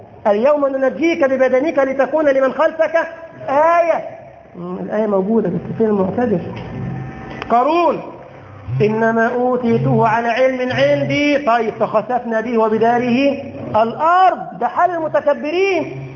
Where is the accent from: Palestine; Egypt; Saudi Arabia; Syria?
Egypt; كان محل أحذية زمان عندنا في مصر، تعرف لسه موجود؟